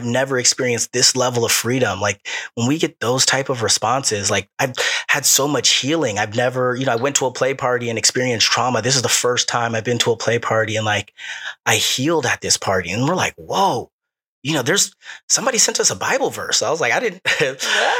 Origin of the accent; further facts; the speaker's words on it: Los Angeles, California, United States; And I grew up in Los Angeles, so I want the makeup of the play to look like the makeup of Los Angeles